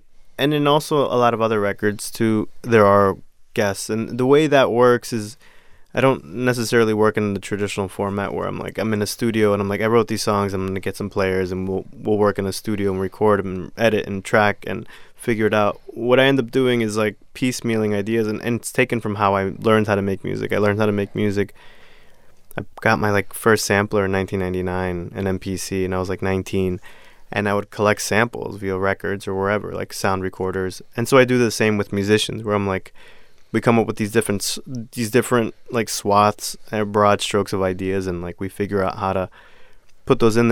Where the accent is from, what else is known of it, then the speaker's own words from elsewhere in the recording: Miami, Florida, United States; I grew up in South Florida listening to like a lot of Miami bass, a lot of hip hop and rap